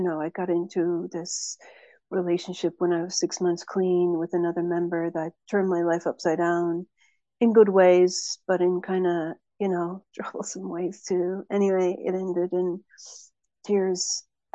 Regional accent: Cork, Munster, Ireland; also born or lived in Dublin; In 2007, I moved from Cork here in the south of Ireland, where I live now again, where I grew up.

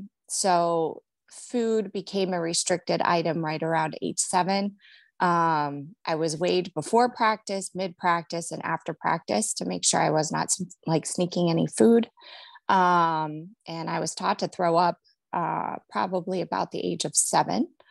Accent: Cleveland, Ohio, United States; now in Cincinnati, United States; So I'm from Cleveland, Ohio, but I settled here in Cincinnati, Ohio, where I'm married.

